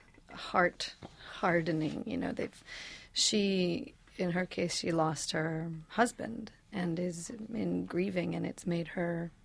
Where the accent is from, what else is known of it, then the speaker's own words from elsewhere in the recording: Michigan, United States; I'm Michigan.